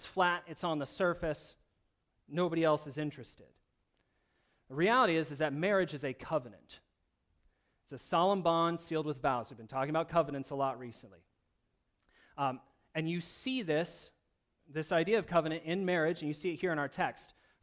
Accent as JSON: {"language": "English", "region": "Michigan", "country": "United States", "tie": "born or raised there", "said": "When I was a kid in my hometown of Michigan, they renovated a park that we had there"}